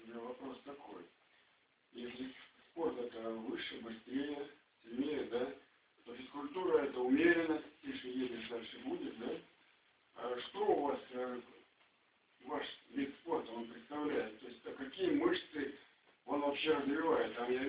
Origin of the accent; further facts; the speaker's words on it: Nakhabino, Moscow Oblast, Russia; я сам из Нахабино